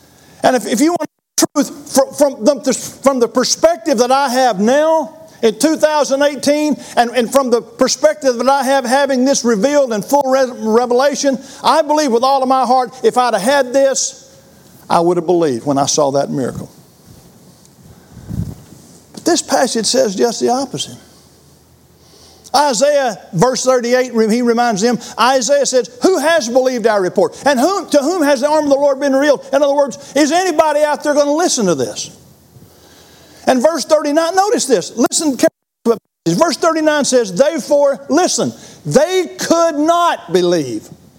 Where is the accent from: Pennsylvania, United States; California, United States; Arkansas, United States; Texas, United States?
Arkansas, United States; Ball Knob; now in Florence, United States; I came from Ball Knob, Arkansas. We had 2,000 folks when I grew up.